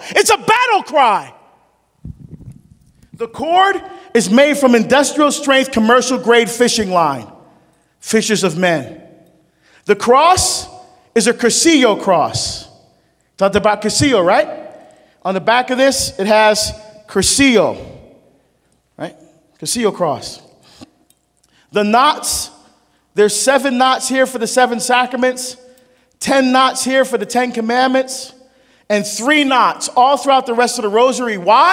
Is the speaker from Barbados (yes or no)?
yes; Barbados; born there; I was born in Barbados in the West Indies. My father was a professional singer, professional entertainer. In fact, other than the Barbados national anthem, my father has the most popular song in the history of our country.